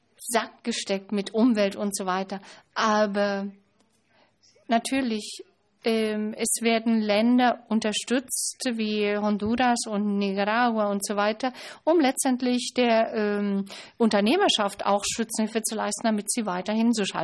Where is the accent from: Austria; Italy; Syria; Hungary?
Italy; now in Berlin, Germany; Ich bin Italiener, lebe schon seit langer Zeit hier in Berlin, habe viele Kontakte zu Lateinamerika